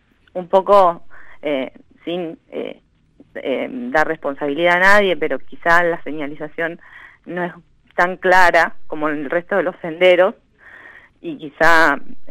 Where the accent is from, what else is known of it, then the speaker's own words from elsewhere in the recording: San Nicolás de los Arroyos, Buenos Aires Province, Argentina; Sí, retorné ayer a mi ciudad natal, San Nicolás de los Arroyos, en la provincia de Buenos Aires.